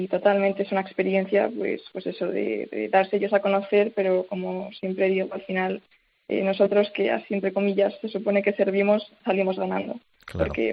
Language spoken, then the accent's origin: Spanish; Madrid, Community of Madrid, Spain; y somos menos los de Madrid